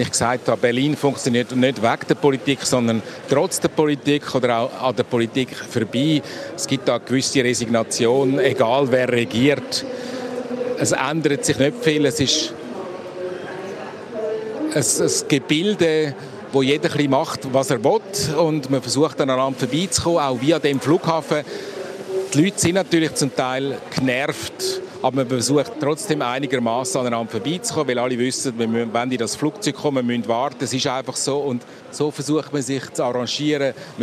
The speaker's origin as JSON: {"language": "German", "country": "Switzerland", "said": "als Schweizer oder auch wo aus einem Land kommt, wo die direkte Demokratie kennt"}